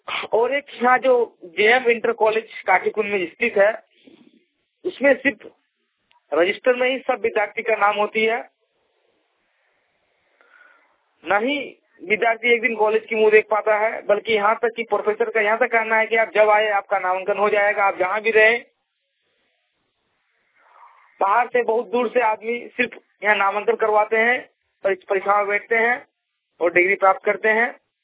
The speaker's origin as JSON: {"language": "Hindi", "town": "Katekund", "region": "Jharkhand", "country": "India", "said": "Jharkhand mobile वाणी के लिए ग्राम काटेकुंड जिला दुमका से।"}